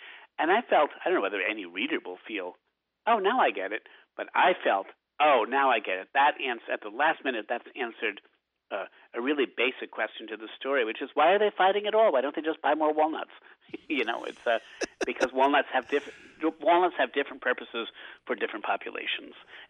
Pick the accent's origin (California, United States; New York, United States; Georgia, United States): New York, United States; Albany; while I'm Irish and glib, and since I'm from Albany originally